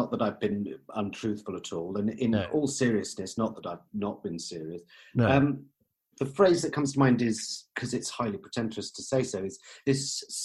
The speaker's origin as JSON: {"language": "English", "region": "South West England", "country": "United Kingdom", "tie": "born there", "said": "I was born in England. That was in rural Somerset, yes."}